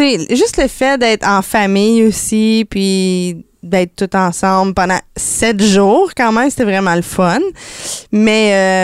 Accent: Quebec, Canada; je viens de l'Outaouais

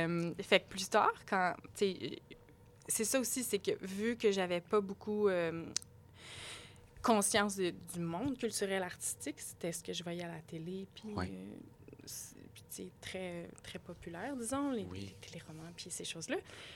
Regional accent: Quebec, Canada; Je viens de la Montérégie, d'un petit village. Mes parents sont agriculteurs.

